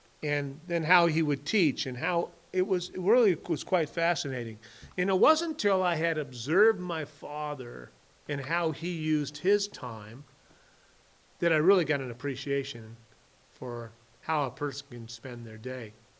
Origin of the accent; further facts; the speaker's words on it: Bakersfield, California, United States; also born or lived in Ukiah; I was born in Ukiah. We moved to Bakersfield